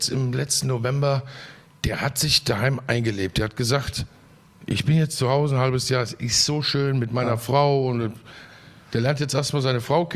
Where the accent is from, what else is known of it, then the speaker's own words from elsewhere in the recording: Hesse, Germany; Ich bin Hesse, ja klar.